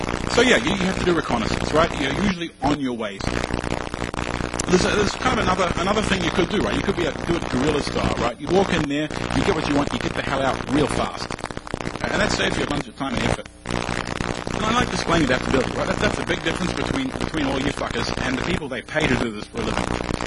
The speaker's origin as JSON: {"language": "English", "country": "New Zealand", "said": "funnily enough. I'm from New Zealand, which is why I sound a little fucked up."}